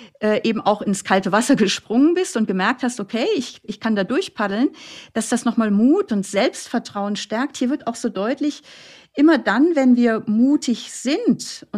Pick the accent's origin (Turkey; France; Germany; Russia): Germany; Flensburg, Schleswig-Holstein; Ich komme aus Flensburg